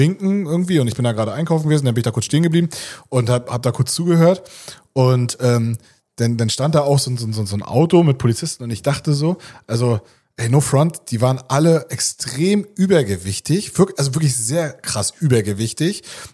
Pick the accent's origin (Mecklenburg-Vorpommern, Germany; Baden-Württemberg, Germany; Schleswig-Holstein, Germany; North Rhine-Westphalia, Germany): Mecklenburg-Vorpommern, Germany; Schwerin; ich komme ja aus Schwerin